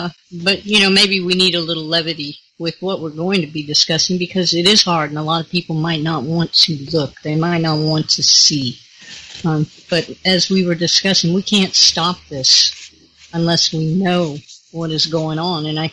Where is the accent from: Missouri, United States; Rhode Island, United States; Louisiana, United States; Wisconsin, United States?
Louisiana, United States; I was born and raised in Louisiana, which is known for its Catholic roots and the parishes. And I knew the people there.